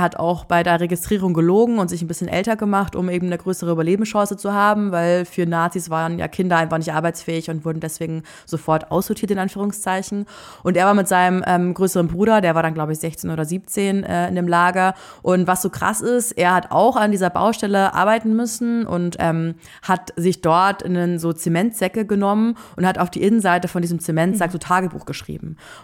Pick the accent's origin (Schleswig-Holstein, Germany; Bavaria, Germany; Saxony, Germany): Bavaria, Germany; Mühldorf; mein Heimatort gar keine Rolle hätte spielen sollen, so, ne? Weil was interessiert die, so ein kleines Kaff im Oberbayern, so an der Grenze zu Österreich